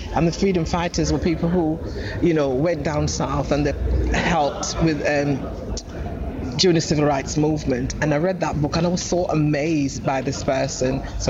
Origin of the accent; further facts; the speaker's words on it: Montego Bay, Saint James Parish, Jamaica; he said he came from Montego Bay, and I'm from Montego Bay.